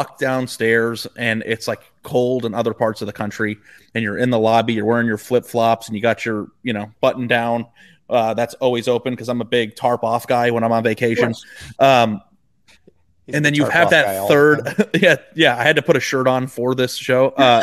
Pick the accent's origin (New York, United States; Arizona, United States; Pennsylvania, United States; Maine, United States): Arizona, United States; Scottsdale; also born or lived in Columbus, Ohio; now in Dallas, United States; I live in Dallas. I lived in Columbus, Ohio for 10 years. I grew up in Scottsdale.